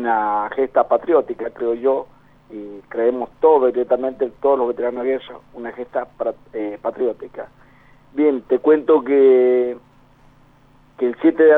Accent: San Juan, Argentina; Soy sanjuanino, en el año 1981 me fui a la Escuela Suboficial de Sargento Cabral

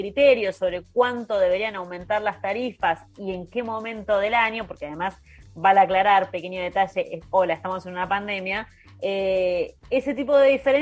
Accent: Buenos Aires, Argentina; yo soy de Caballito

